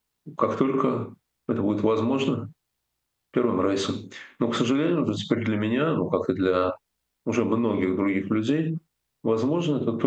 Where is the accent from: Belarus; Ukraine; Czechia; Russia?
Russia; moved away; Этот день, когда я уезжал из России, с тех пор я дома не был. И, наверное, уже никогда не буду.